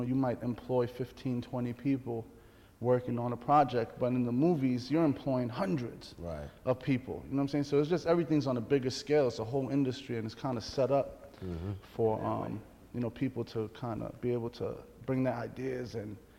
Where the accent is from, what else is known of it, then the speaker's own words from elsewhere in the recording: New York City, New York, United States; So I'm from Iran. My parents are from Iran, and I was born in New York City.